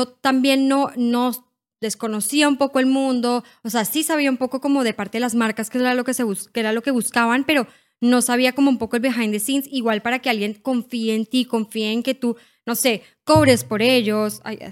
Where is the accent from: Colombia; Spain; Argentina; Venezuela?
Colombia; accent: Colombian; now in Peru; Ya vivo acá desde hace 8 años, pero todavía sigo con mi acento colombiano, pero con algunas palabras ya peruanas.